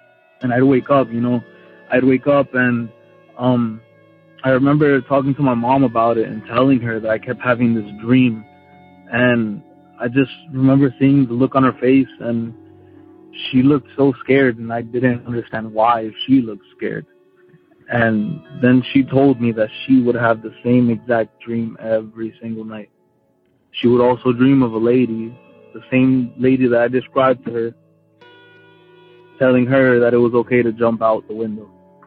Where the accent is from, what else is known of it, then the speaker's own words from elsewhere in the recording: California, United States; I'm from California, and first and foremost, I want to say I found out about your show.